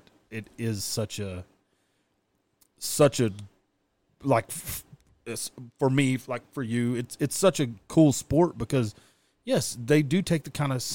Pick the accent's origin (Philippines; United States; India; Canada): Philippines; Yeah, I'm a Filipino redneck, so go figure.